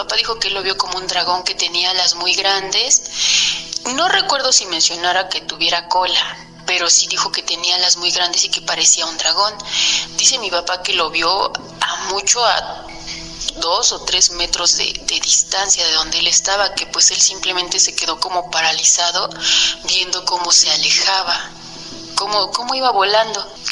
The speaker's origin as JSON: {"language": "Spanish", "town": "Amecameca", "region": "Mexico State", "country": "Mexico", "tie": "born or raised there", "said": "Y soy originaria de Amecameca, Estado de México."}